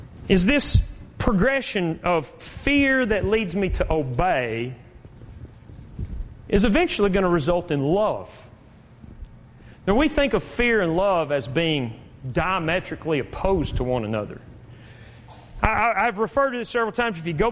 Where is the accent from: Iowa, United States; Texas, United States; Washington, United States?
Texas, United States; Lubbock; I grew up in Lubbock, and not unlike here.